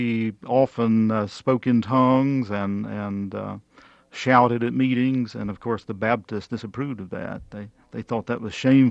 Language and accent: English; Green River, North Carolina, United States; I grew up in Green River in western North Carolina